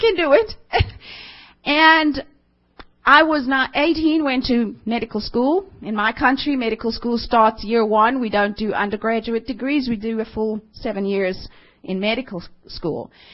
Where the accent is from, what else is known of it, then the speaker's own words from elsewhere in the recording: Gauteng, South Africa; As you can hear from my accent, I'm definitely a southerner, but I'm way bigger southern than the rest of you. I come from the bottom end of Africa, from a very small little corn town in southeast of Johannesburg, on the Gold Reef, the East Gold Reef.